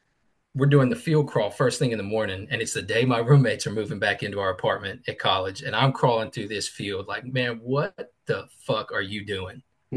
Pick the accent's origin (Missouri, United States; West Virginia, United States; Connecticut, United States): West Virginia, United States; That was my hometown that happened in.